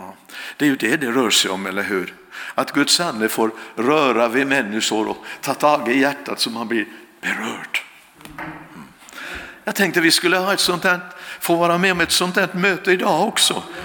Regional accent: Finland; accent: Finland Swedish; now in Sweden; jag är finlandssvensk som ni kanske hör på uttalet redan.

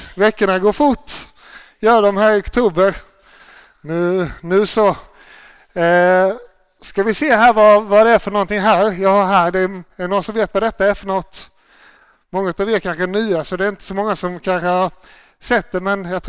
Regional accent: Småland, Sweden; Jag kommer ursprungligen från Småland. Och där tycker vi om saker som är gratis, eller hur?

